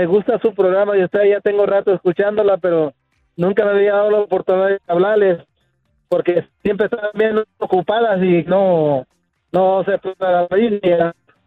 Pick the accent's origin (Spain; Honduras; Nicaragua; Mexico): Honduras; yo soy hondureño igual que Matutino